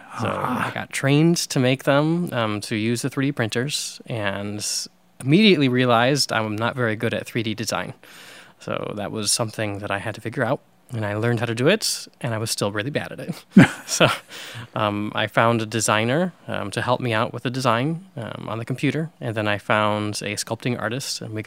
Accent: St. Louis, Missouri, United States; also born or lived in Detroit / New York / London; now in Austin, United States; I was born in Detroit, and I lived in St. Louis. St. Louis is home. And then New York for 6 years, London for 6 years, now

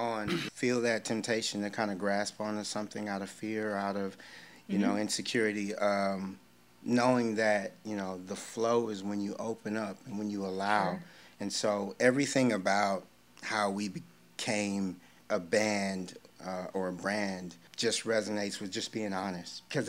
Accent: Fort Worth, Texas, United States; Yeah, I'm actually from Fort Worth.

